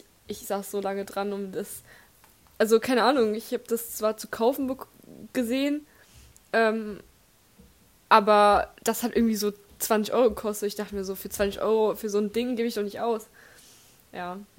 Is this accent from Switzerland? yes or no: no; Cologne, North Rhine-Westphalia, Germany; Ich komme aus der Stadt mit K.